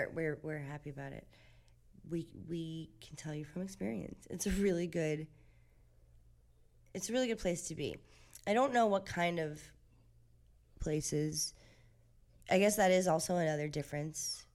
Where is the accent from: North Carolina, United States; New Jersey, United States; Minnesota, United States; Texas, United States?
New Jersey, United States; West New York; I'm from West New York, New Jersey.